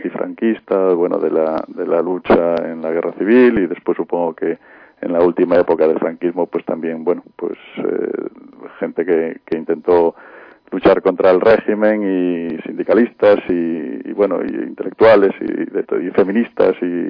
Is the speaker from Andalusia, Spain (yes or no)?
no; Santiago de Compostela, Galicia, Spain; born there; now in A Coruña, Spain; Si yo no me reivindico coruñés, porque yo nací en Santiago, pero bueno, vivo aquí en Coruña